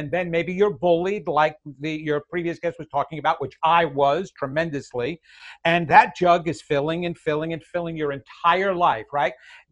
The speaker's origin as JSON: {"language": "English", "region": "New York", "country": "United States", "lives_now": "Raleigh, United States", "said": "I'm in Raleigh, North Carolina, and you will soon tell that I'm not originally from Raleigh, North Carolina. I don't know. It's usually my hair that gives me away. I'm from the New York area originally, Long"}